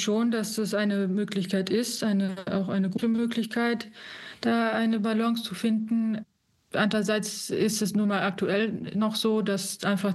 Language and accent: German; Siegen, North Rhine-Westphalia, Germany; born there; now in Alps; Ich bin nicht in im Alpenraum geboren, sondern in Nordrhein-Westfalen, in Siegen. Das ist so zwischen Köln und Frankfurt. Und dort haben wir jetzt keine Berge, aber wir haben zumindest Hügel. Das ist eine Mittelgebirgsregion.